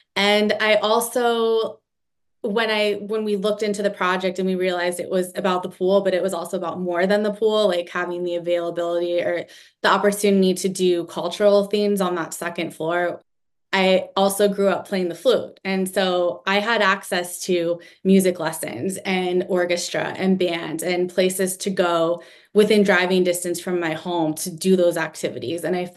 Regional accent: Midwest, United States; I'm from the Midwest, but then I relocated to the East Coast because my husband is from the East Coast and we split our time between Connecticut and Montauk.

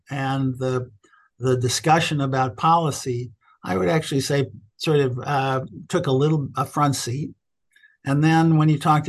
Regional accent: Chicago, Illinois, United States; I grew up on the south side of Chicago. I went to public school, primary school and high school.

